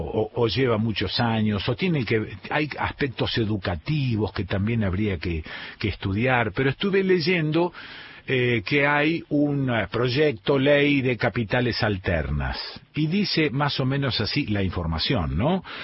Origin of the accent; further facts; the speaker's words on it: Rosario, Santa Fe, Argentina; born there; also born or lived in Buenos Aires; now in Córdoba, Argentina; yo nací en Rosario, pero cuando me fui como 20 años a trabajar a Buenos Aires, también estaba como imbuido de ese espíritu centralista